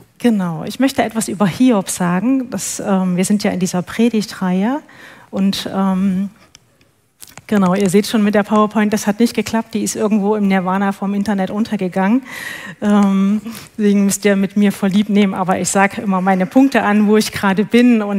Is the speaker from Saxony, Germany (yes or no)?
yes; Leipzig, Saxony, Germany; born there; now in Bielefeld, Germany; ich bin 52 Jahre alt, komme gebürtig aus Leipzig und bin jetzt hier 5, 6 Jahre in Bielefeld im sozialen Bereich. Bin schon über 30 Jahre mit Jesus unterwegs